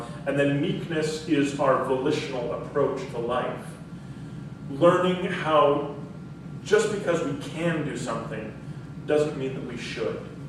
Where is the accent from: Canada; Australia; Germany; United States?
Canada; Calgary, Alberta; also born or lived in Weyburn, Saskatchewan; growing up in Calgary and Weyburn, Saskatchewan, the son of Baptist parents